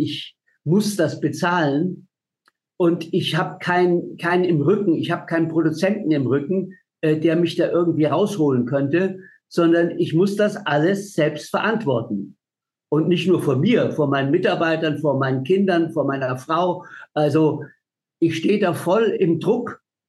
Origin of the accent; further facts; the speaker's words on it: Bavaria, Germany; born there; Ich bin in Bayern geboren, also es muss auch für die Bayern funktionieren.